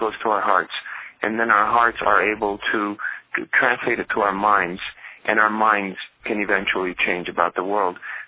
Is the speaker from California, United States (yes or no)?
yes; Los Angeles, California, United States; to me was as a young adult growing up in Los Angeles, was a huge wake-up call.